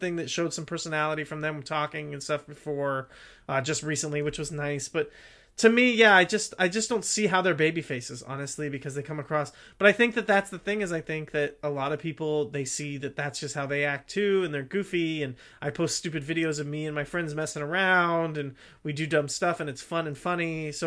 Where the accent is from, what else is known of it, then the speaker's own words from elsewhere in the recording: United States; it's still always going to be difficult for me as an American, you know, primarily growing up, or when I first got exposed to a lot of wrestling American style